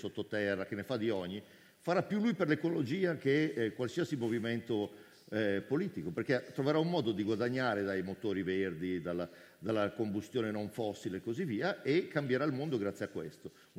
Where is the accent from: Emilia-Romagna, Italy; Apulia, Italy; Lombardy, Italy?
Lombardy, Italy; Cremona; born there; Sono nato a Cremona, vivo spesso a Roma o nelle Marche, ho una famiglia in Russia